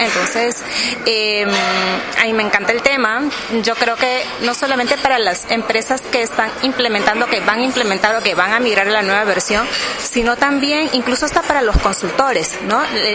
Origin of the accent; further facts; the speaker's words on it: Lima, Peru; yo vengo desde Lima, Perú